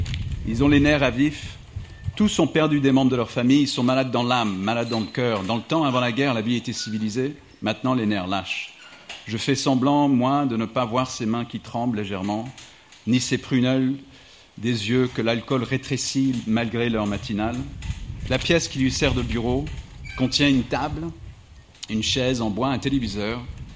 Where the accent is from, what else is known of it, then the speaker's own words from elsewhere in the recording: Ireland; also born or lived in United States / France; Je suis irlandais, d'origine irlandaise, de nationalité irlandaise, de parents irlandais. Je suis né aux États-Unis, donc j'ai une nationalité américaine, j'ai un passeport américain. Je suis francophone, donc j'ai vécu longtemps en France